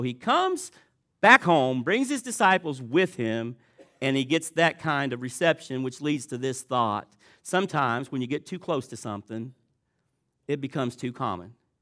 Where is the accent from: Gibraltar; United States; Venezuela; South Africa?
United States; Vivi, Indiana; My hometown is Vivi, Indiana. There are churches in Vivi, Indiana.